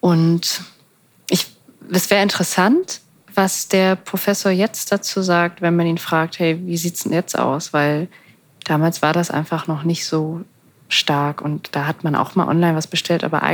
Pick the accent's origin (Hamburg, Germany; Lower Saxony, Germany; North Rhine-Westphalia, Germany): Hamburg, Germany; Ich bin in Hamburg zur Schule gegangen